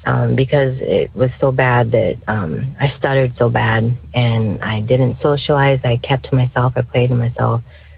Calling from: St. Louis, Missouri, United States; I am from St. Louis, Missouri.

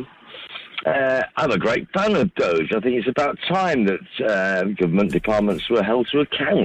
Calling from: Buena Vista, Andalusia, Spain; Good morning, Giles. … in Buena Vista.

